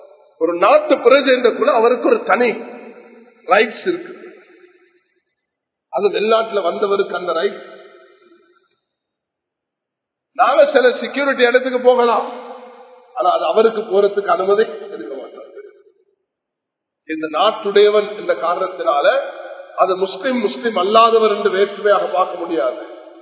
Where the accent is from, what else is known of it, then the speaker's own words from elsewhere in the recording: Sri Lanka; நான் ஒரு ஸ்ரீலங்கன்.